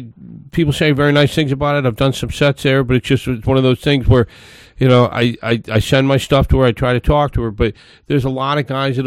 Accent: Akron, Ohio, United States; Now, my hometown, Akron, Ohio, I used to work a club there

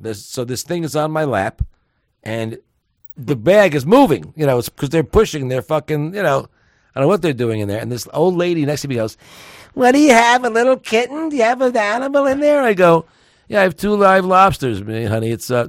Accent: Manhattan, New York, United States; I grew up in Manhattan.

